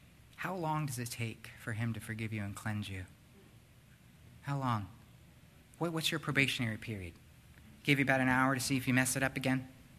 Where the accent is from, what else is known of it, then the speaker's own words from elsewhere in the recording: Florida, United States; So I grew up in South Florida. You wonder why I ever left.